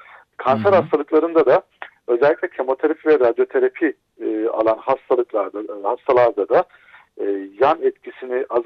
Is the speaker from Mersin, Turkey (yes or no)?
no; Alaşehir, Manisa, Turkey; Ben Alaşehir'liyim.